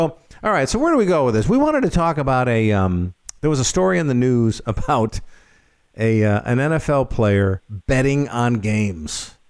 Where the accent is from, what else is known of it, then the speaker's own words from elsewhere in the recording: Northville, Michigan, United States; Northville Downs is in my hometown of Northville. When I was a kid, we would go in and we would bet the ponies.